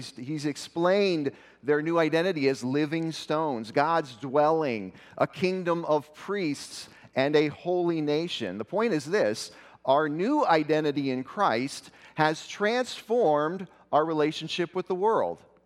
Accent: Ohio, United States; now in Springfield, United States; I'm from Springfield, Missouri. I work at Evangel University, but I grew up in Northeast Ohio, and that is home for me.

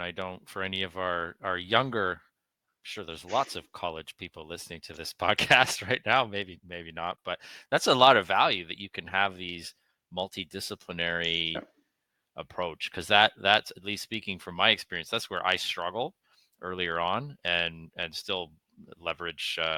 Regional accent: Canada; we're both from Canada

